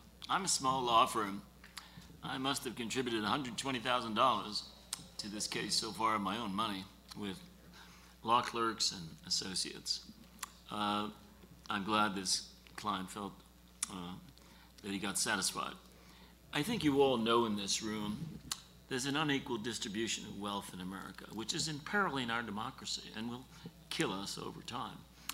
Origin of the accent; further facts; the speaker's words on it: Ireland; I don't know, I'm Irish, so.